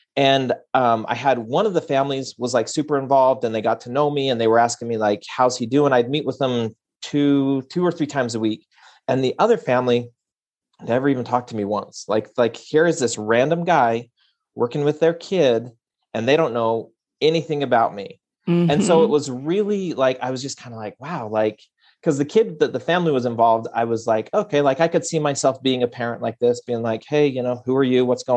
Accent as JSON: {"language": "English", "region": "Utah", "country": "United States", "tie": "born or raised there", "said": "I grew up in Cache Valley, so tiny little farming community, milk cows growing up"}